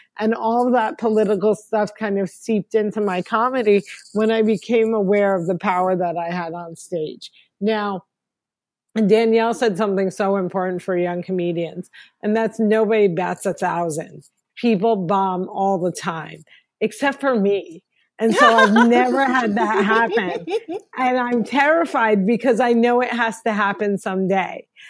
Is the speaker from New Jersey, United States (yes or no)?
yes; New Jersey, United States; I'm an American comedian born and raised in New Jersey, but I'm also fluent in Arabic, and I'm a pioneer of stand-up comedy in the Arab world.